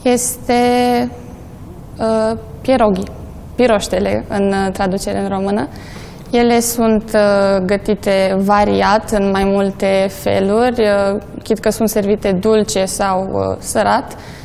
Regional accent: Poland; first language Polish; Este limba mea maternă, cu ea am crescut, în cadrul ei am gângurit primele mele cuvinte. Și pot să spun că sunt mândră să mă afirm ca fiind poloncă.

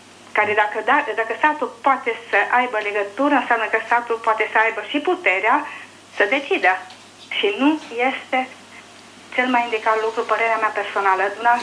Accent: Arad, Arad County, Romania; și sunt din Arad.

